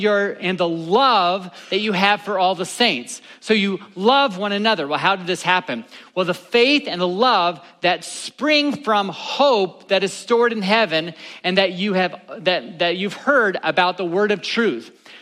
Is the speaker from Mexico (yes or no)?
no; Ohio, United States; I grew up in Ohio, so every spring we'd be like, oh, I hope the Cleveland Browns put a football team on the field.